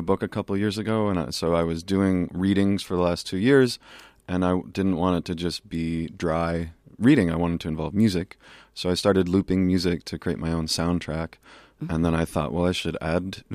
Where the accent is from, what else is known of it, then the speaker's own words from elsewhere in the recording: Sacramento, California, United States; now in Portland, United States; California, Sacramento.